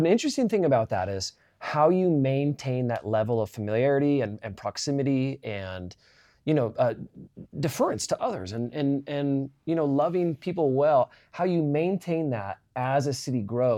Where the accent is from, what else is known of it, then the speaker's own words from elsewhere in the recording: Iowa, United States; also born or lived in Kansas City; I grew up in Iowa. I moved from Kansas City, but I grew up in Iowa.